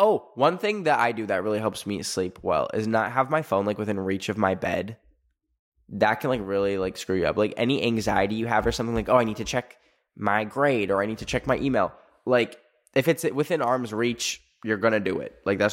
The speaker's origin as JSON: {"language": "English", "region": "Alberta", "country": "Canada", "tie": "born there", "said": "I was born in Alberta, which is basically Texas of Canada."}